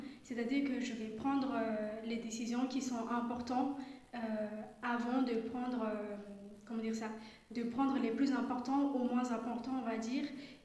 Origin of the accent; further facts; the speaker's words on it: Madagascar; moi je viens de Madagascar et je parle couramment le malgache, le français aussi écrit à l'oral. Je me débrouille pas mal en anglais. L'espagnol aussi, j'y pratique, mais pas énormément que ça, mais je peux me débrouiller.